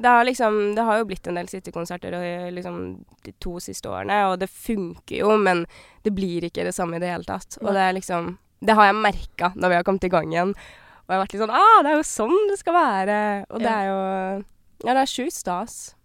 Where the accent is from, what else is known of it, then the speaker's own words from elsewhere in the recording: Oslo, Norway; now in Bergen, Norway; Jeg ble jo født I Oslo